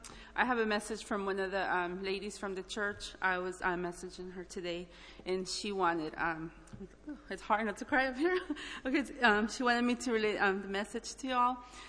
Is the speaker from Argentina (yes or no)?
no; El Salvador; now in United States; I, as many of y'all know, I'm from El Salvador, so I truly feel blessed to live in this country